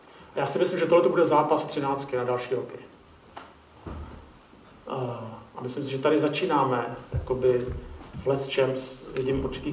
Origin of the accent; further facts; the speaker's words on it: Prague, Czechia; Příběhy se mi čtou dobře, protože jsem z Prahy